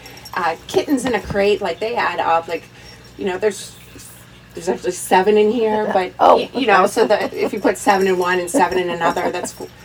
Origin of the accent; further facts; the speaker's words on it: Emsworth, Pennsylvania, United States; I am 46 years old and I grew up in Emsworth.